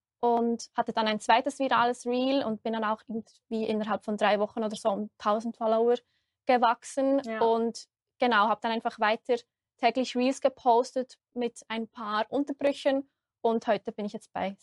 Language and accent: German; Switzerland; ich komme aus der Schweiz, bin 29